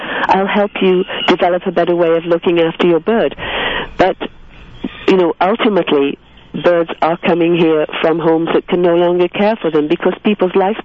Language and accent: English; England, United Kingdom; accent: English; Now, my English accent, it probably sounds like I'm saying pirate, but I'm saying parrot